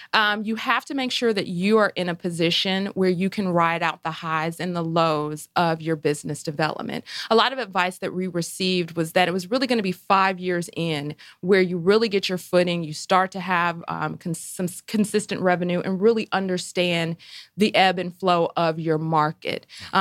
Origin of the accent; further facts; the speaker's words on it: Ohio, United States; also born or lived in New York; now in Atlanta, United States; I'm originally from Ohio, and I say that Atlanta, if Cleveland and New York had a baby, it would be Atlanta.